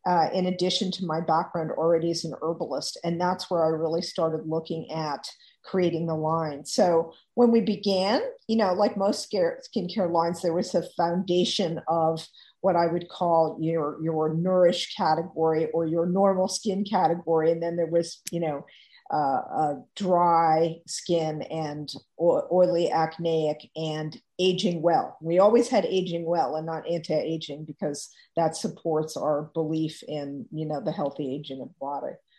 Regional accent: Virginia, United States; So, I grew up in Virginia on a farm with a great love of the outdoors and a mother who was passionate about plants.

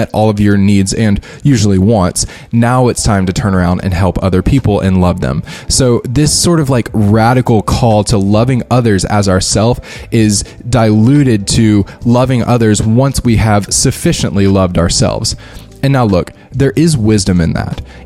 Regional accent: United States; And so me as an American, I bring in that mindset

